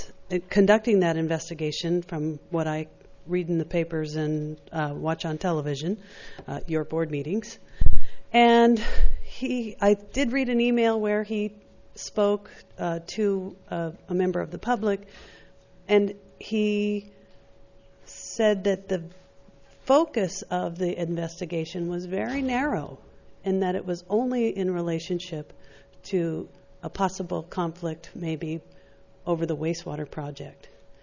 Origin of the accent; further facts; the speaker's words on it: Los Osos, California, United States; from Los Osos.